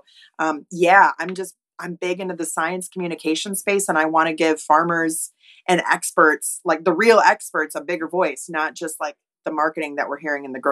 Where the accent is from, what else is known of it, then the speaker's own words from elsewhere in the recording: Oshkosh, Wisconsin, United States; So what's funny about it is, I'm originally from Wisconsin, Oshkosh, Wisconsin's my hometown.